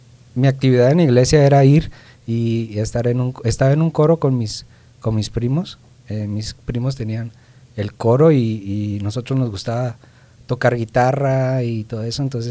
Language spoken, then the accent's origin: Spanish; Cuauhtémoc, Chihuahua, Mexico; Yo nací en Ciudad Chihuahua, Chihuahua, pero mayor parte de mi vida crecí en Ciudad Cuauhtémoc, Chihuahua.